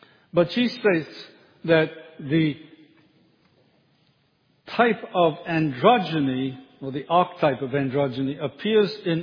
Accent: England, United Kingdom; I'm an Englishman, I don't have any forefathers going here.

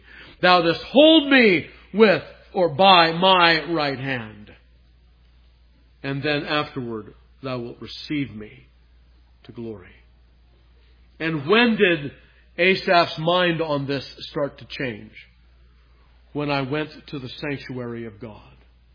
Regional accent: California, United States; I grew up in California. We'd go up to the Sierras, and we'd be driving those mountain roads.

